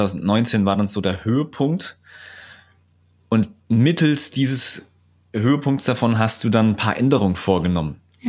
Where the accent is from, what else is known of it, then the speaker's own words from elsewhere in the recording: Thuringia, Germany; Wir kommen ja aus Thüringen.